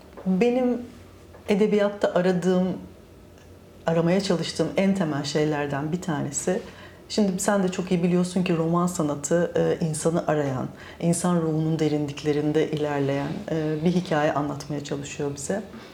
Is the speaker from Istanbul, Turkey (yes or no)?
yes; Büyükada, Istanbul, Turkey; Doğup büyüdüğüm yer olduğu için de büyük ada oluyor.